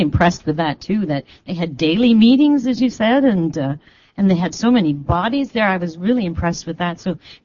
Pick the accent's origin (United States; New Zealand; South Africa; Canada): Canada; I'm an LLM student here, and I'm from Canada